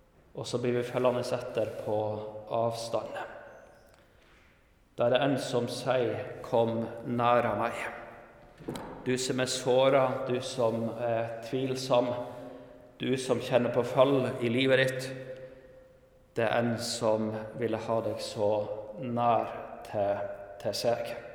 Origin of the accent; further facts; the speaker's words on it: Troms, Norway; Jeg kommer fra Troms, bor i en liten bygd som heter Korvikhamn